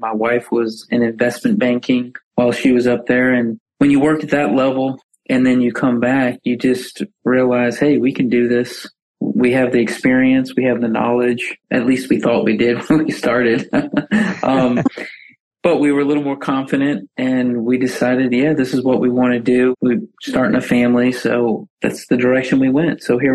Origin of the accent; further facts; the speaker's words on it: New Orleans, Louisiana, United States; also born or lived in New York; now in Gainesville, United States; We're originally from New Orleans, both of us, believe it or not. And we made it over to Gainesville.